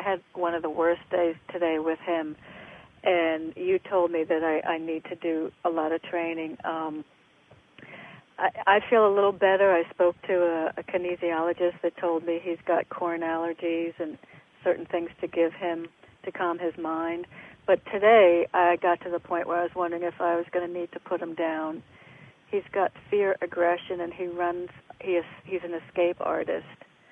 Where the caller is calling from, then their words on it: Connecticut, United States; Hello, Donna. … in Connecticut.